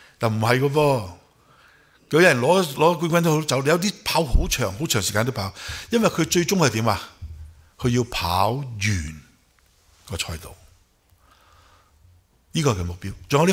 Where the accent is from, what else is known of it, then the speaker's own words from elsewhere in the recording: China; 不是像我们中国人一样，我走到去外边就找我们的中国人，因为共通语言嘛